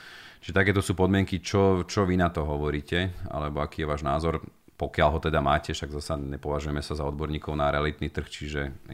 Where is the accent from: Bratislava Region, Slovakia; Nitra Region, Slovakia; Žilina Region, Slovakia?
Žilina Region, Slovakia; Liptovský Mikuláš; som z Liptova, z Mikuláša